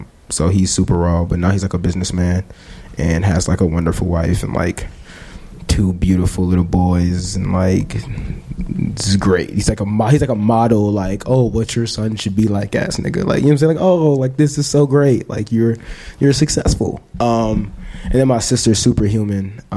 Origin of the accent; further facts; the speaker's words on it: Chicago, Illinois, United States; So I was born on the North Side, and then I moved to the South Burbs.